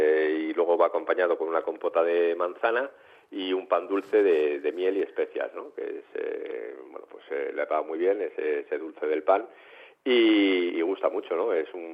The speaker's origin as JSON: {"language": "Spanish", "town": "Laredo", "region": "Cantabria", "country": "Spain", "said": "Yo soy de Laredo"}